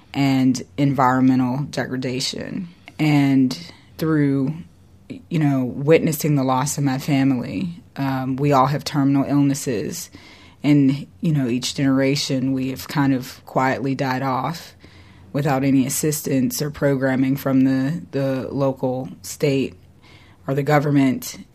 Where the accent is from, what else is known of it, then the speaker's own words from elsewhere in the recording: Braddock, Pennsylvania, United States; For 11 years, I have been photographing my family in my hometown of Braddock, Pennsylvania.